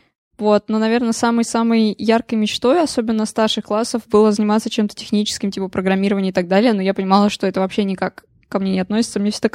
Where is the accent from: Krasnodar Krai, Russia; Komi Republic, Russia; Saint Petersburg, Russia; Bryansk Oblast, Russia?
Saint Petersburg, Russia; Я из Санкт-Петербурга.